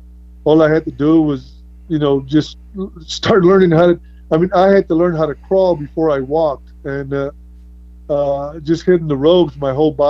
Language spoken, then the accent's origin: English; Mission, Texas, United States; Well, no, because, you know, I'm from Mission, Texas, and wrestling, I believe, used to come on either at 11 or 12